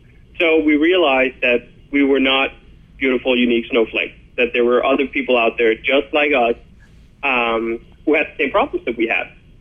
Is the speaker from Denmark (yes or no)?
yes; Copenhagen, Capital Region, Denmark; I was in Denmark at the time, born and raised in Copenhagen, sitting in Copenhagen